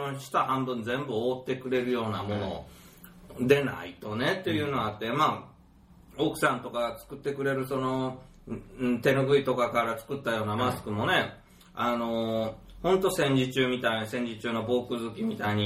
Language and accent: Japanese; Kansai, Japan; やっぱ関西人なんでね